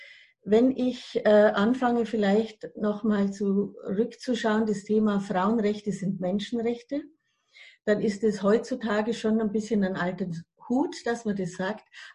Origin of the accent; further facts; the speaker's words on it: Bavaria, Germany; Und ich bin eigentlich aus der Provinz, aus dem Allgäu